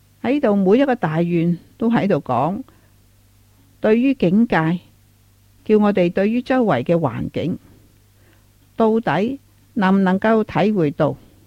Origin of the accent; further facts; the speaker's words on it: Taiwan; 而我们台湾人的风俗呢